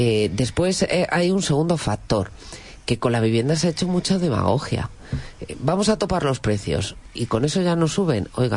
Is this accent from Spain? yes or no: yes; Ávila, Castile and León, Spain; Sí, yo soy de Ávila, por ejemplo, y hay muchas personas que viven en Ávila y trabajan en Madrid.